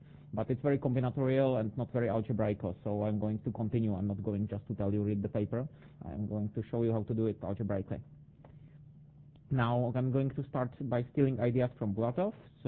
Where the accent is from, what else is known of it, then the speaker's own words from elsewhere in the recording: Prague, Czechia; from Prague.